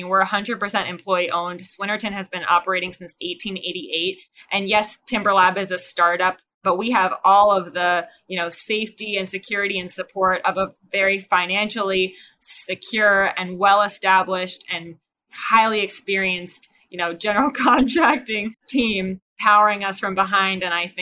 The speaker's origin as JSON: {"language": "English", "town": "New York City", "region": "New York", "country": "United States", "tie": "born or raised there", "said": "I grew up in New York City and I really loved any opportunity I had to get out and be near a lake"}